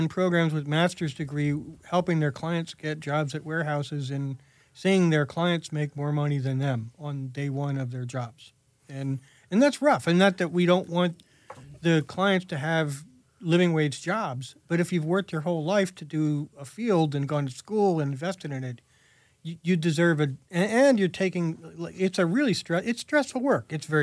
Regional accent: Bethlehem, Pennsylvania, United States; I grew up in Bethlehem, Pennsylvania.

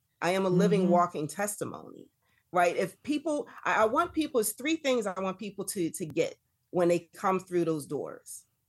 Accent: Philadelphia, Pennsylvania, United States; I told you I'm from North Philly. I can't swim.

